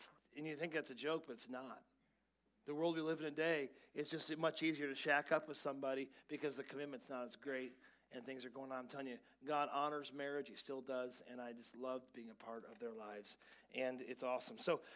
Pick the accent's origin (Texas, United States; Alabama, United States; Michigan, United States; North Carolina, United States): Michigan, United States; Grand Rapids; another guy out of Grand Rapids, my hometown, wrote a book called Love Wins